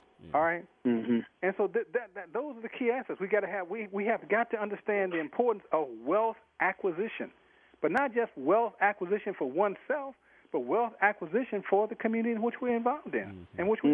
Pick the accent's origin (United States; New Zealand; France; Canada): United States; Chicago, Illinois; I grew up around Pimps and Hoes, Slammin' Cadillac Doors on the west side of Chicago.